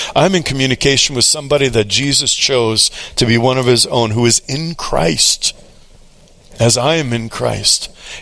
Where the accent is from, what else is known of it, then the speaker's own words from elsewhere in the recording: New York, United States; I'm a Jew from New York, and all about contending with things.